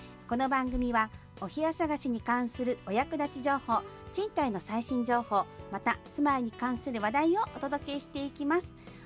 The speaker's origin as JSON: {"language": "Japanese", "region": "Shiga", "country": "Japan", "said": "私滋賀県民ですけれども、あの琵琶湖の、ね、湖岸が閉鎖されて"}